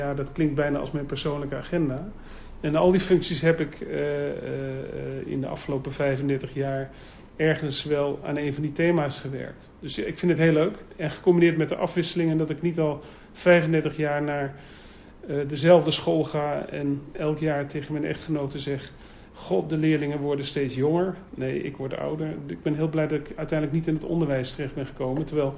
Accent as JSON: {"language": "Dutch", "region": "Utrecht", "country": "Netherlands", "said": "Ik kom uit Utrecht"}